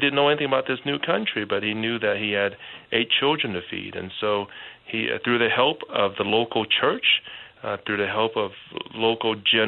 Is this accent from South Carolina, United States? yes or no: no; Arkansas, United States; also born or lived in Vietnam; I tell them that I'm ethnic Chinese. I was born in Vietnam, but I grew up in a foreign country called Arkansas.